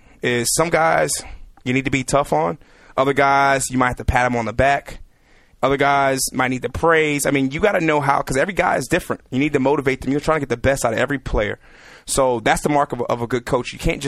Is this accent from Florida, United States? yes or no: yes; Miami, Florida, United States; Not a huge hoop fan, but because I'm from Miami, I might as well follow the Heat